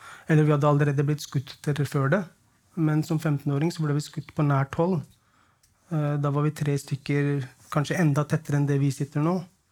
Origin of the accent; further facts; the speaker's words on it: Oslo, Norway; jeg var cirka 7-8 år gammel når vi flyttet til Furuset fra Tøyen.